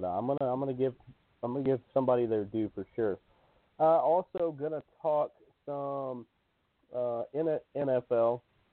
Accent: Dallas, Georgia, United States; Friday night in my hometown of Dallas, Georgia

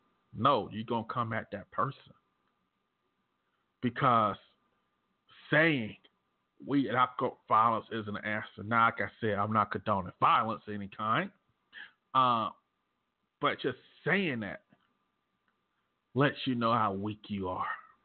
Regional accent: the South, United States; Well, I know I'm from the South. I say buggy instead of cart.

